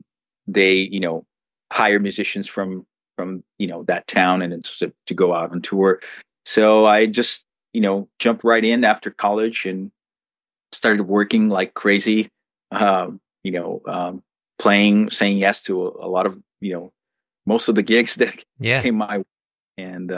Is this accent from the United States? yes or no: no; São Paulo, Brazil; moved back to my hometown, São Paulo, which is kind of like, you know, a major center, you know, a financial industrial center in Brazil.